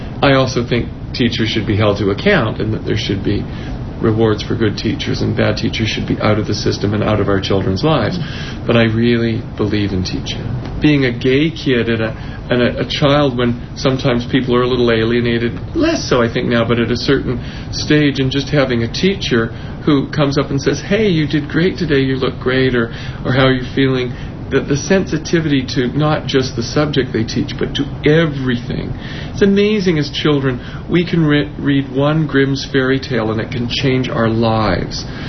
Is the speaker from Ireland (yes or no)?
no; Vancouver, British Columbia, Canada; also born or lived in Edmonton; But originally I grew up in Vancouver. Oh. Spent a lot of time in Edmonton doing my graduate work where it was minus 40 degrees.